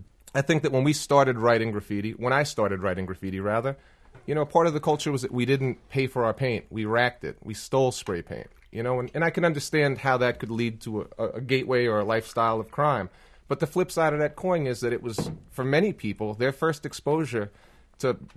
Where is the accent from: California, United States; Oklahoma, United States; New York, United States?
New York, United States; New York City; when I grew up in New York City, graffiti was a part of my landscape.